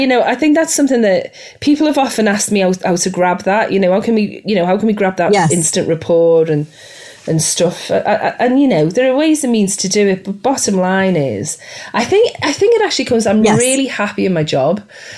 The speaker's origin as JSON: {"language": "English", "region": "England", "country": "United Kingdom", "said": "I don't want to be rude and I'm English, right? And I can't be rude."}